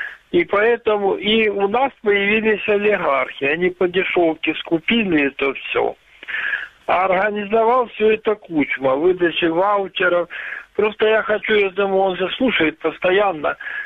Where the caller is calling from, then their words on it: Luhansk Oblast, Ukraine; Луганская область.